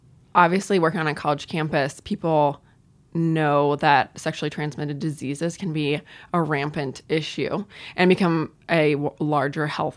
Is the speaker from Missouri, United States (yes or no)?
yes; St. Louis, Missouri, United States; So I grew up in St. Louis.